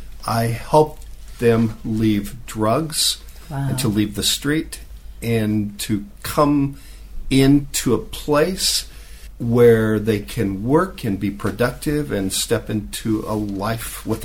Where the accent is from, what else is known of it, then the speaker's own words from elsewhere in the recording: Nebraska, United States; now in Mexico City, Mexico; I grew up in Nebraska.